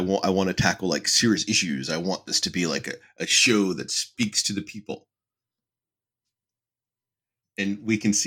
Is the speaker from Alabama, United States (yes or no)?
yes; Alabama, United States; I'm from Alabama and pronunciations have never been my strong suit.